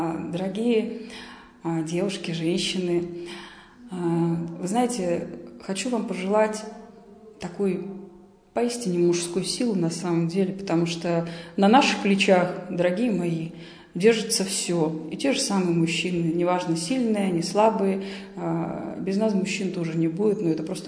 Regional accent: Bogdanovich, Sverdlovsk Oblast, Russia; Авторская редакция была в городе Богданович, собственно, откуда я родом.

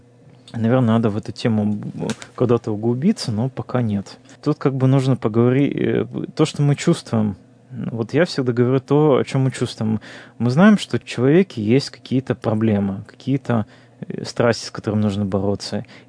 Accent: Russia; я вырос в России, где все равно вокруг нас христианство.

